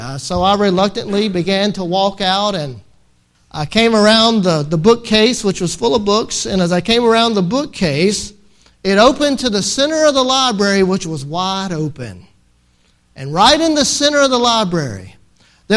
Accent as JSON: {"language": "English", "region": "Mississippi", "country": "United States", "tie": "born there", "said": "I was born in Mississippi."}